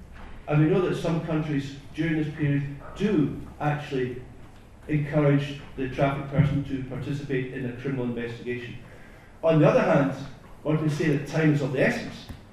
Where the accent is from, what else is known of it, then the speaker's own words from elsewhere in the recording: Scotland, United Kingdom; because I'm from Scotland, we don't do sensitive, right?